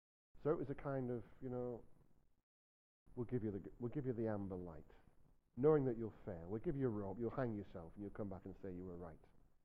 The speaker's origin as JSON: {"language": "English", "town": "Blackburn", "region": "North West England", "country": "United Kingdom", "tie": "born there", "said": "I was born in Blackburn, not far from Manchester, just a train ride away."}